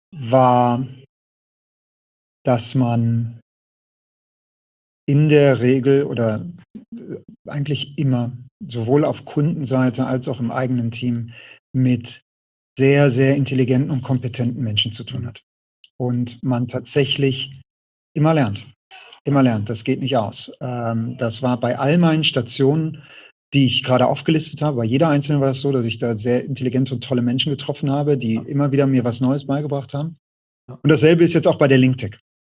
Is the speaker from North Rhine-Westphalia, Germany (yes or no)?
yes; Duisburg, North Rhine-Westphalia, Germany; also born or lived in Essen; now in Düsseldorf, Germany; Ich bin in Essen geboren, Ruhrpottkind, Duisburg aufgewachsen.